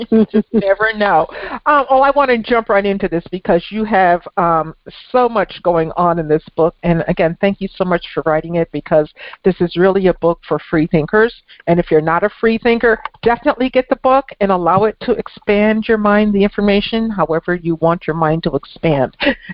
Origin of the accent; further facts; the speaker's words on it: Guilderland, New York, United States; You know, I was born and raised in Gilderland, and I know that you're in the Clifton Park area of New York.